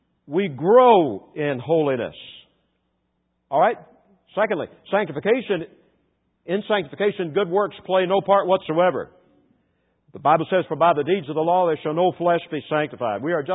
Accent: the South, United States; In the war between the states, see, I'm a Southerner, I know how to refer to it.

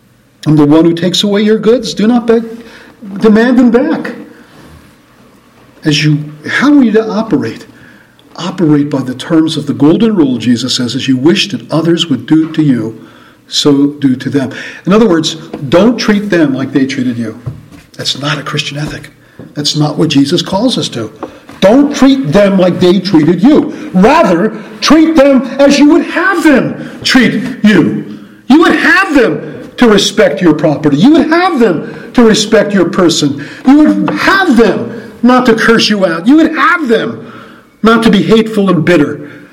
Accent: New York, United States; That's why I grew up in New York.

